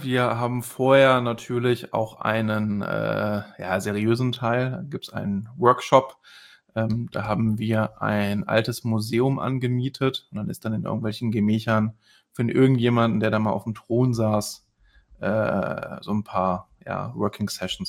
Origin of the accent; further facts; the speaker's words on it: Düsseldorf, North Rhine-Westphalia, Germany; Ja, ich meine, ich bin ja Düsseldorfer.